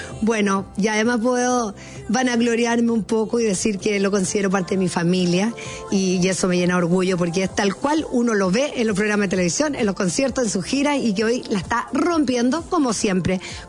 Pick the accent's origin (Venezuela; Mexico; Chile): Chile; uno como chileno no tenemos tantas figuras internacionales tan reconocidas, tan respetadas